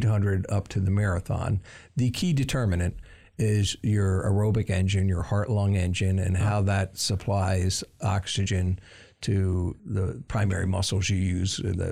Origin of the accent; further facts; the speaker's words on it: Pennsylvania, United States; I grew up in Pennsylvania. So I know I'm in Spartan country here, but I went to Penn State.